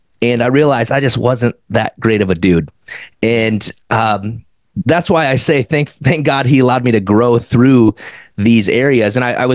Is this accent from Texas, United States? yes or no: no; South Dakota, United States; But man, I grew up in South Dakota, and my folks got divorced at the age of 5.